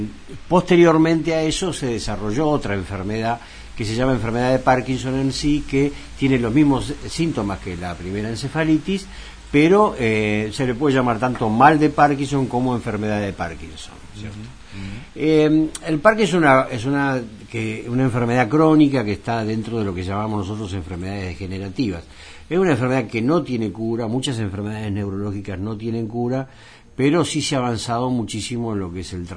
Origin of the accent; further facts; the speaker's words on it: Buenos Aires, Argentina; Ella es de La Boca como yo, nosotros somos los dos de La Boca, nacimos uno enfrente de otro.